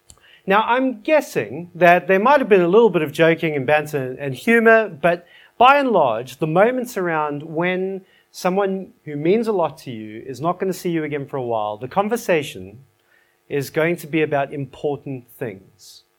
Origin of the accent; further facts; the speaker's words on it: South Africa; I know it's risky because I'm from South Africa and you never know what we're going to nick.